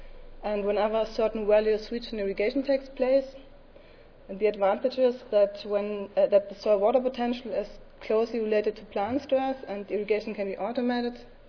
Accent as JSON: {"language": "English", "country": "Germany", "said": "from Germany, as already mentioned."}